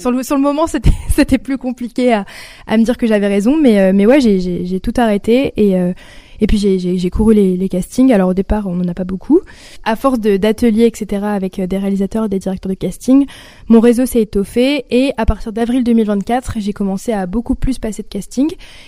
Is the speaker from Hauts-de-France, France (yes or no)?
yes; Lille, Hauts-de-France, France; la série Fleurs de Famille, qui est une série qui se tourne chez moi, à Lille, Roubaix, enfin dans les alentours